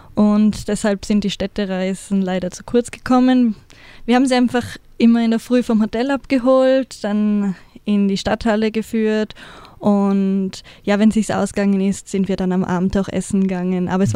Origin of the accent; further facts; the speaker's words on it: Italy; weil ich bin aus Italien und bin deshalb zweisprachig und habe somit die italienische Delegation betreut